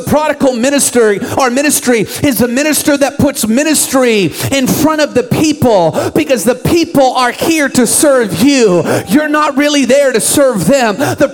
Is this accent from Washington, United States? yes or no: yes; Seattle, Washington, United States; I grew up in Seattle.